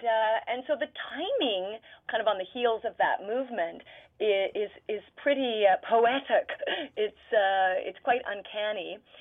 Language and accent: English; England, United Kingdom; we're all English